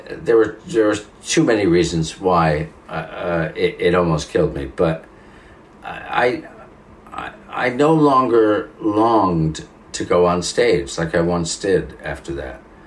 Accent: Italy; accent: Italian; even when I hear my own Italian accent, I go, no.

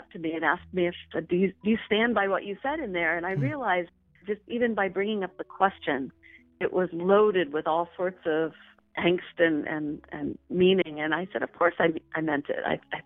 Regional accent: Mississippi, United States; You know, I grew up in Mississippi. My parents were both civil rights workers.

